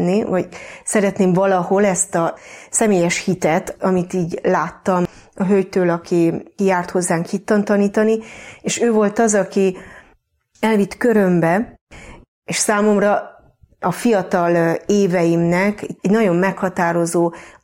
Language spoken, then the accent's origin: Hungarian; Hungary; A Mátra északi oldalán egy kis faluban nőttem föl, katolikus családból jövök. Szüleim hívő emberek voltak.